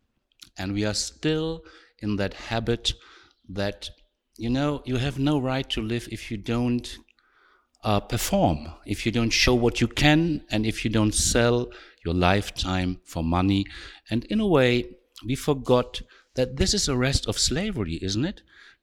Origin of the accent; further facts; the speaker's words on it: Switzerland; I'm from Switzerland